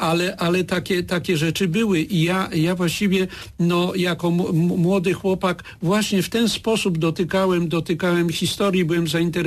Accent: Zielona Góra, Lubusz Voivodeship, Poland; ja się urodziłem w Zielonej Górze tuż po czasie, kiedy Zielona Góra stała się polskim miastem

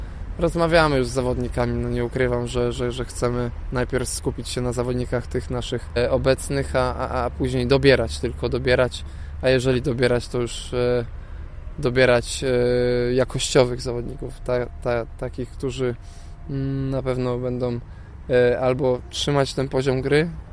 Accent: Zielona Góra, Lubusz Voivodeship, Poland; Może atutem jest albo i nie jest to, że jestem z Zielonej Góry

